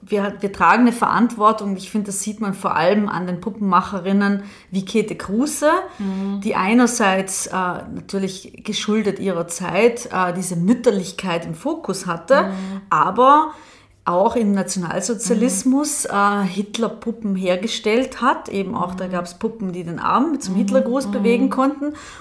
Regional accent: Trentino-Alto Adige, Italy; ich komme aus Südtirol

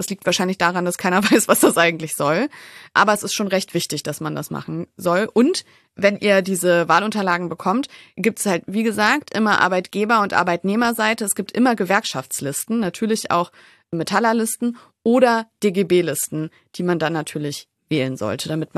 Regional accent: Wolfsburg, Lower Saxony, Germany; bin aus Wolfsburg, da passiert das so.

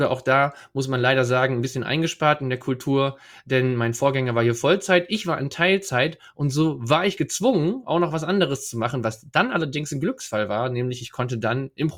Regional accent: Leer, Lower Saxony, Germany; Ich komme aus Leer, ja, Leer, Ostfriesland, das Tor Ostfrieslands, kann man auch sagen. Da bin ich geboren und aufgewachsen, bis ich dann als Student in die große, weite Welt ausgezogen bin, nämlich 60 Kilometer bis nach Oldenburg.

